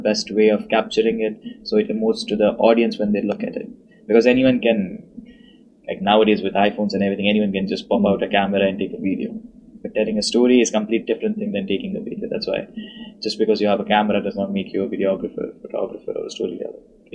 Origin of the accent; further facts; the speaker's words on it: India; well, I'm from India.